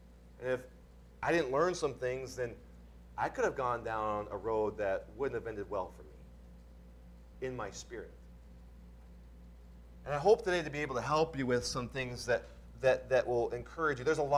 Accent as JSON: {"language": "English", "region": "Montana", "country": "United States", "tie": "born or raised there", "said": "I grew up in Montana where there's a lot of Native Americans."}